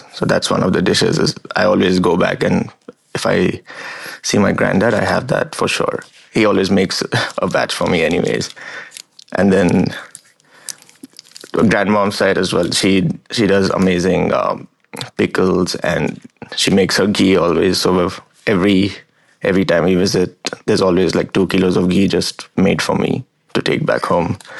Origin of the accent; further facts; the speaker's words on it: Pune, Maharashtra, India; also born or lived in Dharwad, India; my parents moved to Pune, which is a city in Maharashtra. That's where I spent most of, that's where I grew up.